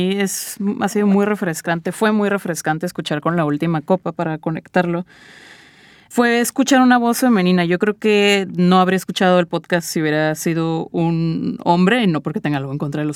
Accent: Mexico; soy una mujer mexicana, soy una mujer en México

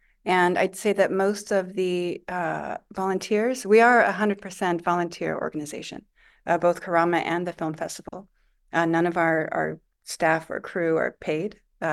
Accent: Palestine; also born or lived in Kuwait; born in Kuwait, but originally from Palestine.

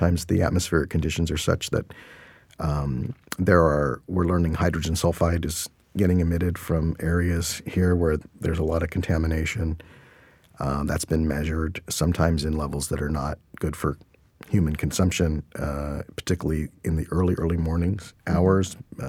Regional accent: San Diego, California, United States; You know, I'm a native of San Diego. I grew up in South Bay. I grew up hanging out down by Imperial Beach and Camp Surf.

